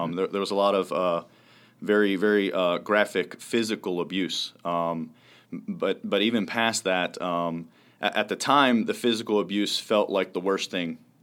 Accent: Camden, New Jersey, United States; born there; I was born in Camden, New Jersey, and that's where it all kind of started.

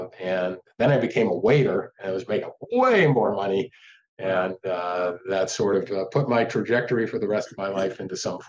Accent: McKeesport, Pennsylvania, United States; So grew up in a town called McKeesport, Pennsylvania, which is was a mill town back in WW2.

